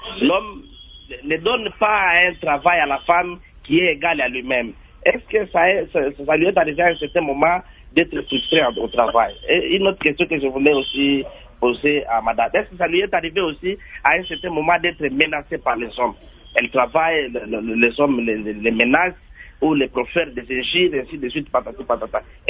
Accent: Maniema, DR Congo; chez nous, en République démocratique du Congo

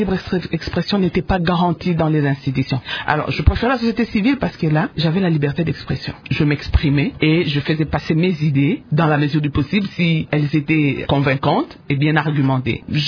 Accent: Kisangani, Tshopo, DR Congo; now in Kinshasa, Congo (DRC); c'est après cela que je suis venue à Kinshasa

